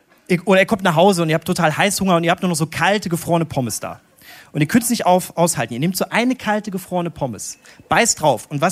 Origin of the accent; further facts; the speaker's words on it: Bochum, North Rhine-Westphalia, Germany; Bochum. Sehr gut. … das ist meine Heimatstadt.